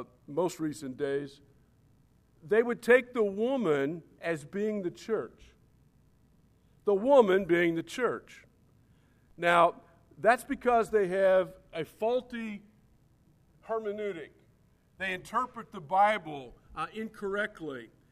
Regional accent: Cincinnati, Ohio, United States; also born or lived in Detroit; And I was from Detroit and lived there 13 years. When I was there, everybody beat the Lions, all right? I grew up in Cincinnati, and there's a period of time.

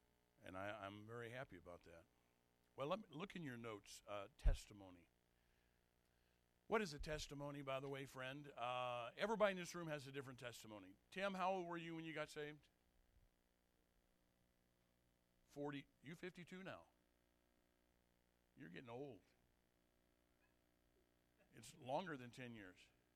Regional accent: Fieldon, Illinois, United States; I grew up in Pierre Marquette State Park is where I grew up, in that area, up in the Bluffs. Went to grade school in Fieldon, the big town of Fieldon. Went to the Baptist Church in Fieldon. It's where I got saved. It's where I became a Christian.

